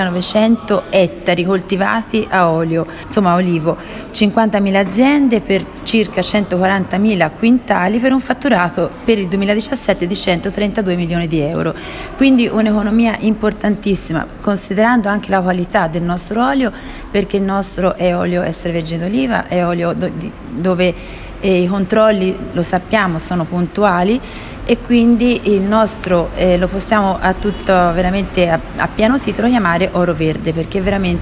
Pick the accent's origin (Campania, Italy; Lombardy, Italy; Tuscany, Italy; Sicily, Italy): Tuscany, Italy; Scarperia e San Piero; visto che vengo da Scarperia e San Piero